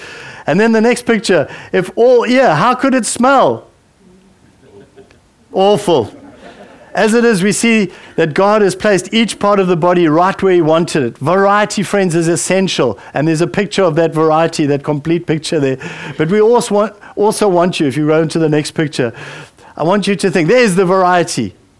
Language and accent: English; South Africa; Don't label yourself, well, I'm South African. No, I'm a child of the kingdom. And I'm also a British citizen